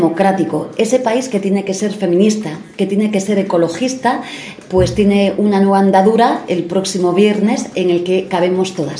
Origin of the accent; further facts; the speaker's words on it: Spain; a que se suban los salarios en España, y respeto absoluto a los sindicatos en mi país y en el conjunto del mundo.